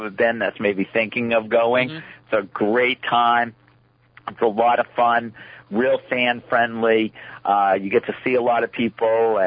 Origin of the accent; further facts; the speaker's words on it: Maine, United States; knowing I was from Maine and from New England and stuff